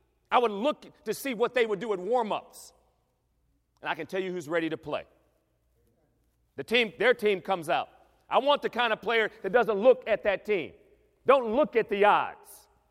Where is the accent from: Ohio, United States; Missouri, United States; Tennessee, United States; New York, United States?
Ohio, United States; And see, I grew up in Ohio.